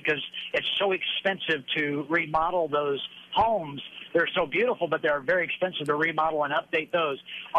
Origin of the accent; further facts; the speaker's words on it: Kansas City, Missouri, United States; now in Eudora, United States; Thank you very much. I grew up in Northeast.